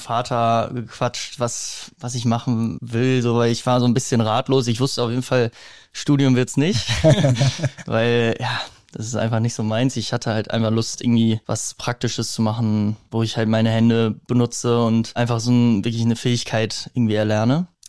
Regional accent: Bielefeld, North Rhine-Westphalia, Germany; ich komme aus Bielefeld.

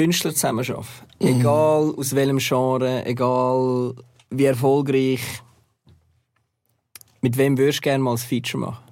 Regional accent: Zurich, Switzerland; Meine beiden Eltern, mein Vater und meine Mutter sind auch beide Solothurn, sind irgendwann mal auf Zürich gekommen und ich bin dann auch in Zürich aufgewachsen.

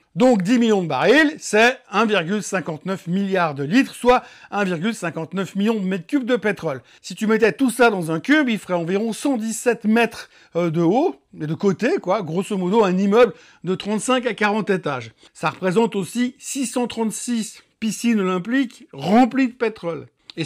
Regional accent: Switzerland; on rentre à la maison, maison chez nous en Suisse

